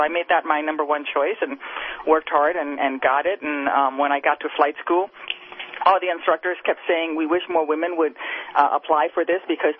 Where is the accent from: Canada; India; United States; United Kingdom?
United States; I'm so grateful for, you know, being an American and all of the rights and benefits that I have.